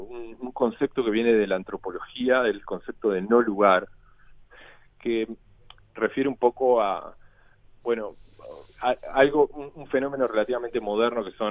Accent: Tarariras, Colonia, Uruguay; moved away as an adult; now in Montevideo, Uruguay; Nací, crecí en Tarariras, viví hasta más o menos hasta los 25 años y después por tema de estudio y profesionales me vine a Montevideo

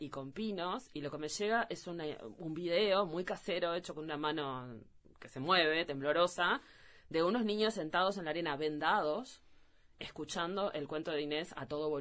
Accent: Canelones, Uruguay; Yo soy de Canelones

